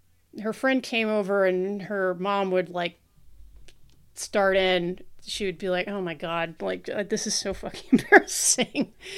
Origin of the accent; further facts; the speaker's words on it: Thousand Oaks, California, United States; I grew up in Thousand Oaks, California